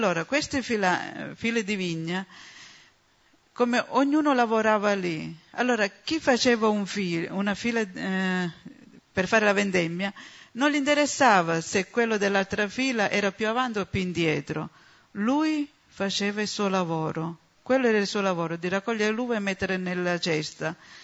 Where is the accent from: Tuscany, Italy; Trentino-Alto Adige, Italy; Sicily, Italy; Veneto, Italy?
Sicily, Italy; io sono siciliana e posso dire che da quasi 19 anni che sto con il gruppo